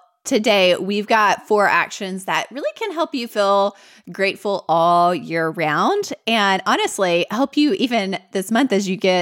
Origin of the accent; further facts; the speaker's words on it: United States; accent: Southern; I really just wanted to know, how Southern is my Southern accent?